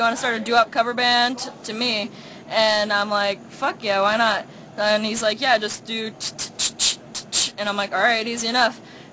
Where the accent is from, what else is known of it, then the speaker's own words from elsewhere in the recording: St. Petersburg, Florida, United States; We're from St. Pete, Florida. It's kind of like a little community, but, you know, it's got some great shit out there.